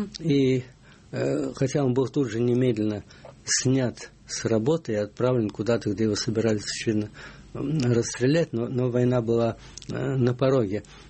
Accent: Moscow, Russia; Ну, я вырос в Москве, и сдавать ее без боя, я считал, невозможно.

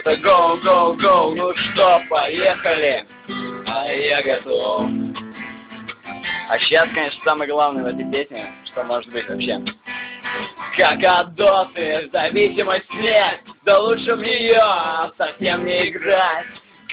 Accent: Nizhny Novgorod, Nizhny Novgorod Oblast, Russia; из Нижнего Новгорода. Нижний Новгород — клевый город, приезжайте, конечно, к нам.

